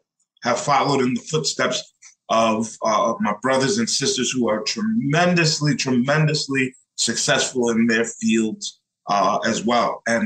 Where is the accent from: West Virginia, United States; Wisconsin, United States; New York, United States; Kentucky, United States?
New York, United States; Brooklyn; born there; I was born in Brooklyn. All right. If you want to know the real deal … was born in Brooklyn. All right. Okay. Brooklyn, New York. You know, shout out to all of my Brooklyn relatives.